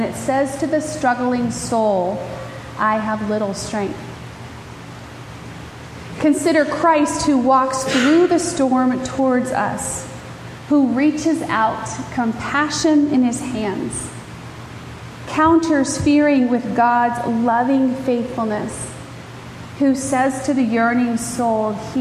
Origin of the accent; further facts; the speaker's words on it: the South, United States; Now, I'm from the South, so we say bless your heart, and that means a myriad of things.